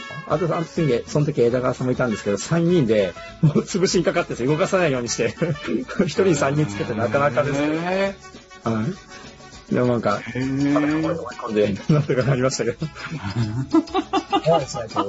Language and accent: Japanese; Kansai, Japan; もう本当、関西人なんで。